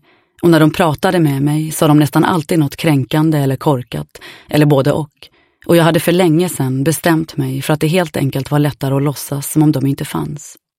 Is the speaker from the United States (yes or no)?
yes; United States; born there; first language English; Swedish is a second language; jag var född här i USA, att engelska var mitt modersmål.